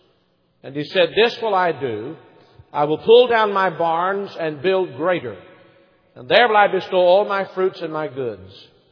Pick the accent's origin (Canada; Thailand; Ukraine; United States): United States; Maryville, Tennessee; As a boy, I grew up in Maryville, Tennessee, just a short distance from here.